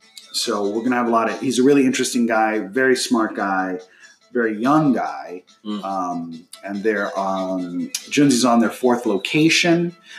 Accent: Queens, New York, United States; Now, I do have to say, growing up in Jackson Heights, Queens, we had our local Chinese takeout, and they never had food like this ever.

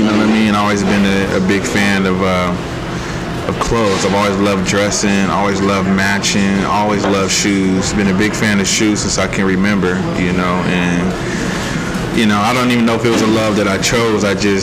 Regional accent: Portland, Oregon, United States; also born or lived in Los Angeles, California; I'm from Northeast Portland. Born in California, born in Los Angeles, raised in Northeast. Been here for, most of my life.

